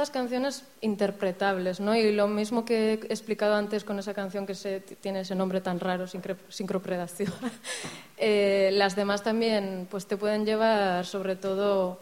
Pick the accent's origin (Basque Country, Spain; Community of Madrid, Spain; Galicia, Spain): Basque Country, Spain; Irún; soy de aquí, de Irún, pero bueno, es verdad que toda mi vida he vivido entre Azkenportu y Pausu